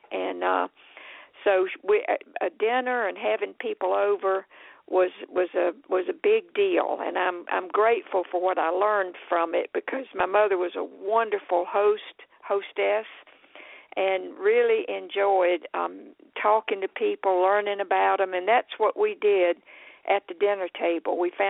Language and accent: English; the South, United States; I was raised in the South, so having people over was a really big deal.